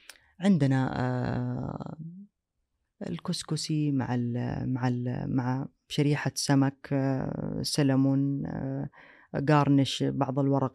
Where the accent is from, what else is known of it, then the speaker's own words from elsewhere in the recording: Saudi Arabia; نحن كشعب سعودي شعب مضياف